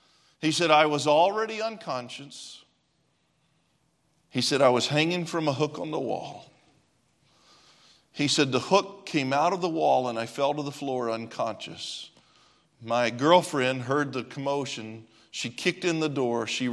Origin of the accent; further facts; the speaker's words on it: Clarksville, United States; I'm back in Clarksville, my hometown, last summer.